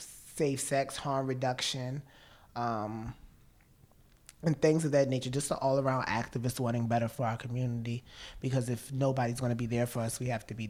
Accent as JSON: {"language": "English", "region": "Virginia", "country": "United States", "said": "Well, I'm originally from Albemarle County, Virginia, but at the age of like 13, I was placed inside foster care"}